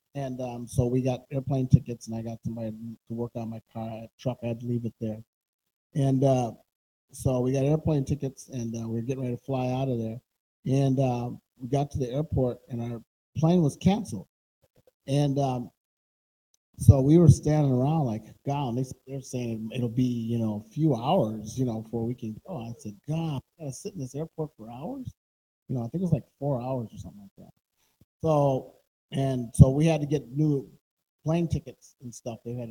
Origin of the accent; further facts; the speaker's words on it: Minnesota, United States; I didn't really think much about it in those days, but I'm being from Minnesota.